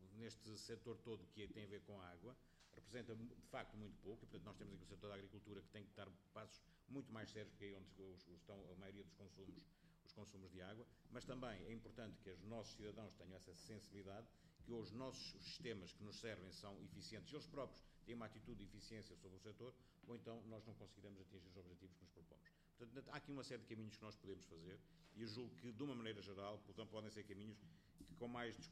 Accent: Vila Real, Portugal; Vila Real, o concelho de onde eu sou

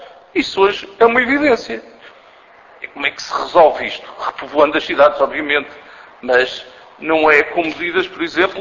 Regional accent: Lisbon, Portugal; sou daqui da região de Lisboa

